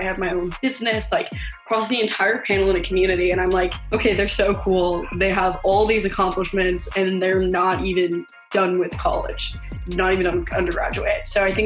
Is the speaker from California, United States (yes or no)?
no; Arizona, United States; Well, I'm from Arizona. I think going to ASU was always in the back of my mind.